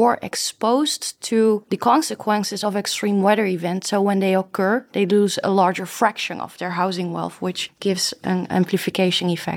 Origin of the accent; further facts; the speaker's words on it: Netherlands; So I'm indeed from the Netherlands